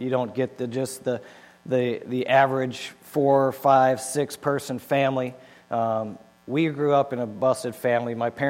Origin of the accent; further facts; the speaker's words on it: Minnesota, United States; moved away as an adult; But I'm originally from Minnesota. We got walleyes and mosquitoes, and I got smart and moved out of Minnesota almost 16 years ago.